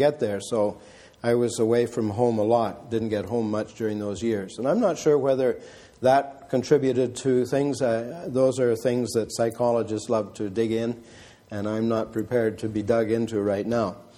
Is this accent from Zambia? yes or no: yes; Zambia; also born or lived in Zimbabwe; I grew up in Africa, and a lot of my life was away from home at boarding school, first of all Sakeji, and then when I finished Sakeji in 51, 52 and 53 were spent in Chingola at a government high school there